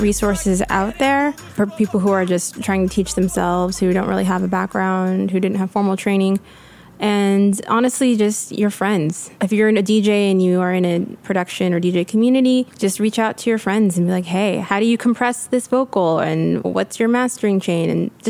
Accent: Los Angeles, California, United States; from Los Angeles.

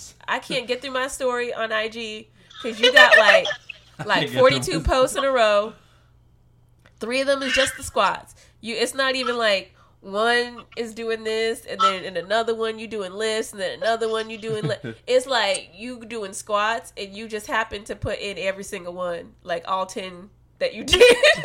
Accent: Boston, Massachusetts, United States; I'm from Boston. I don't know what it's like to rep other teams.

